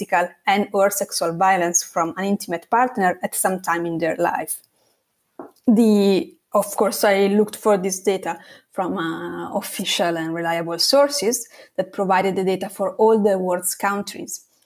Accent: northern Italy, Italy; English is a second language; I went in a welcoming center in my hometown in Northern Italy

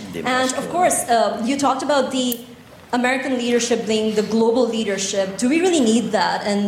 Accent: Pakistan; English is a second language; I'm from Pakistan. I'm a journalist and studying in master's over here.

